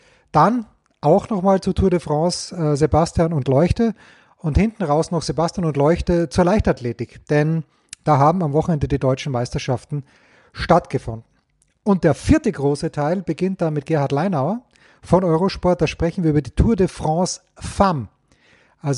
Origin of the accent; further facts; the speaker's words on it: Austria; als Österreicher kenne ich das.